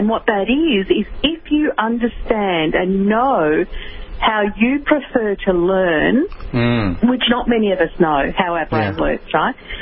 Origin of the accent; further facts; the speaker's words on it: Melbourne, Victoria, Australia; now in Europe; Well, as you said, I'm from Melbourne in Australia.